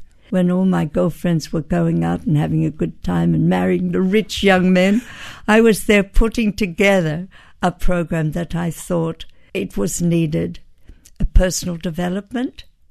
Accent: Australia; I come from Australia. And she said, you don't sound Australian. And I said, oh, mate, I can be an Australian. I can talk straight like anybody else from Australia.

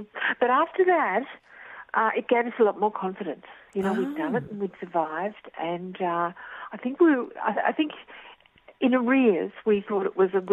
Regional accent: Queensland, Australia; now in Sydney, Australia; when I arrived in Sydney, as a Queenslander, I was a bit of a landlubber because there wasn't as much sailing that went on up there.

